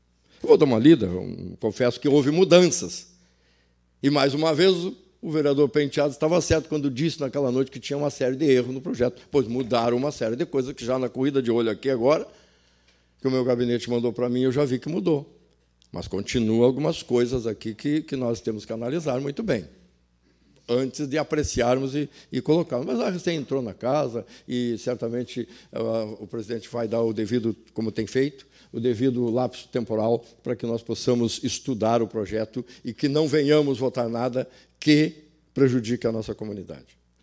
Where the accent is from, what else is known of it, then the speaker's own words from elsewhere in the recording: São Sepé, Rio Grande do Sul, Brazil; born there; now in São José do Norte, Brazil; eu não nasci em São José do Norte, não nasci de fato, nasci em São Cepé. E hoje estou aqui há quase 40 anos nessa cidade. Nunca mais saí daqui quando eu vim para cá. 1985